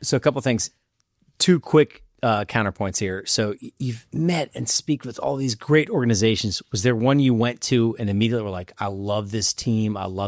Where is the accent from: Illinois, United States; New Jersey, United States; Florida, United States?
Florida, United States; Boca Raton; I grew up in South Florida.